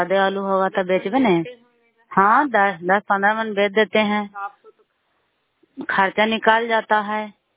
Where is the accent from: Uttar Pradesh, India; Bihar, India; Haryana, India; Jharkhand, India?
Bihar, India